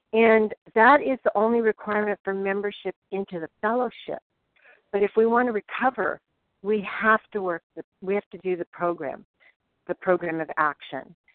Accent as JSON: {"language": "English", "region": "California", "country": "United States", "said": "I am from California"}